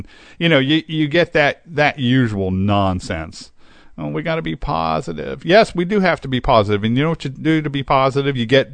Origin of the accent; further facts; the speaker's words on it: Newark, Delaware, United States; This thing was supposed to get filmed in my hometown and where I live, which is Newark.